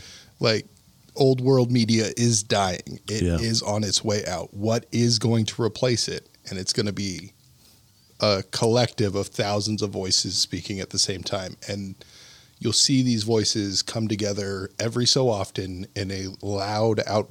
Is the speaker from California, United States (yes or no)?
yes; Crescent City, California, United States; also born or lived in Eureka; But I was born in Eureka, California. I grew up in a little fishing village just north of there called Crescent City, California.